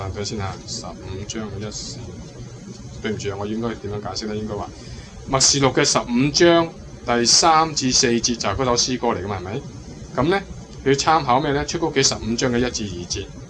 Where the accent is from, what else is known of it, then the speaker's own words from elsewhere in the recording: China; 唔使即系我哋中国人都话咩啊？善有善报，恶有恶报